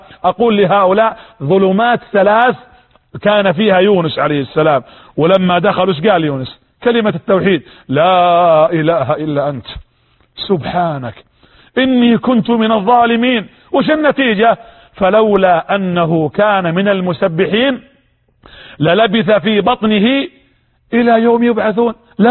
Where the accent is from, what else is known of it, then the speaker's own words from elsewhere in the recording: Najd, Saudi Arabia; كان يقول بعض كبار السن عندنا في نجد في المملكة العربية السعودية